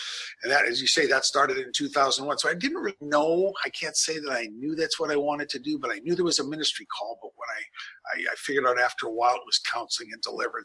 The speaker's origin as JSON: {"language": "English", "country": "Canada", "tie": "born there", "said": "I was born in Canada. I actually have an engineering degree from there"}